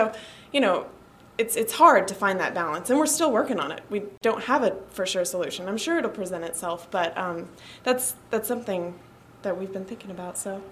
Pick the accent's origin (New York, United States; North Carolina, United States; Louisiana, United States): Louisiana, United States; Lake Charles; from Lake Charles.